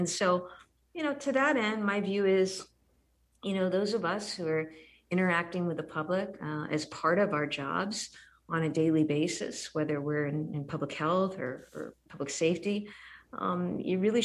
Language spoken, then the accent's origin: English; New Hampshire, United States; born or raised there